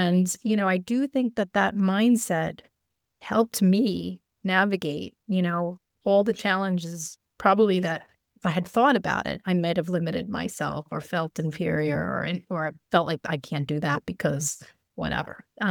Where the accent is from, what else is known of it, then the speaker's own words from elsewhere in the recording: New York, United States; also born or lived in Switzerland; I always say I grew up in New York, and unfortunately, as an American, you think New York is the United States and you think United States is the world.